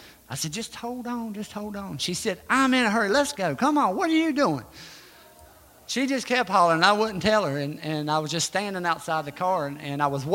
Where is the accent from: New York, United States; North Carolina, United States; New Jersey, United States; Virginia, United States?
Virginia, United States; telling me details about my hometown. He lived hundreds of miles away, and he was telling me about the history of where we was at right here in Virginia